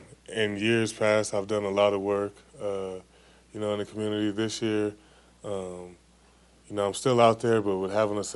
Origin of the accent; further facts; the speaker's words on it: Tulare, California, United States; I can definitely take that back to, you know, my hometown of Tulare, California.